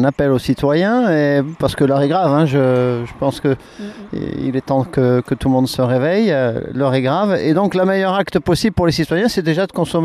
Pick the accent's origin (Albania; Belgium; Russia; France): France; on est français, on a des valeurs profondes, on a une racine rurale profonde